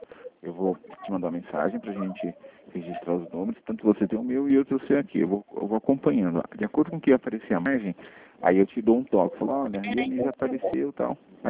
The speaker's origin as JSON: {"language": "Portuguese", "region": "São Paulo", "country": "Brazil", "said": "Eu sou de São Paulo."}